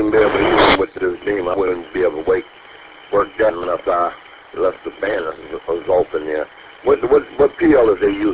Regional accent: Detroit, Michigan, United States; Born and raised in Detroit, but never been well that far east.

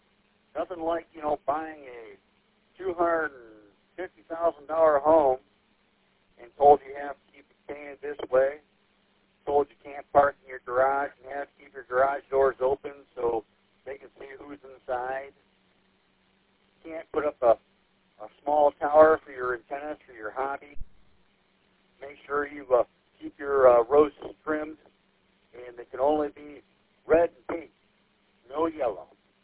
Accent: St. Joseph, Michigan, United States; Growing up in St. Joe, we were neighboring city to Benton Harbor, and Benton Harbor is just not good.

